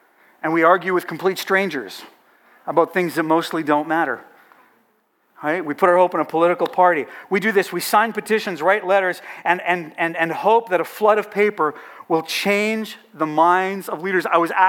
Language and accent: English; Canada; So those two things, I am a Christian, I am a Canadian, make us responsible.